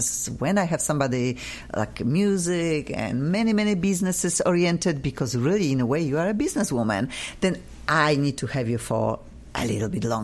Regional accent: Poland; I'm also from Poland

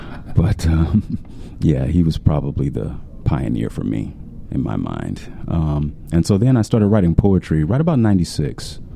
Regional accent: West Coast, United States; born there; You know, even though I was born on the West Coast

